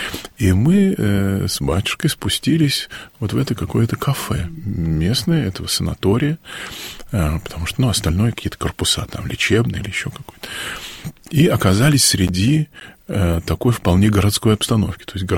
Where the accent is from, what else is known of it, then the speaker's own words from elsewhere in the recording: Moscow, Russia; я такой москвич до мозга костей. Все у меня было в Москве, даже два образования, и армия, и та была под Москвой, и монашество-то мое, собственно, тоже было в центре Москвы.